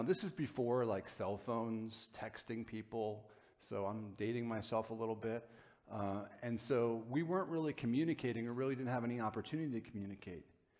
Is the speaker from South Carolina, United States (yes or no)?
no; New Jersey, United States; fairly close to where I grew up in Bergen County.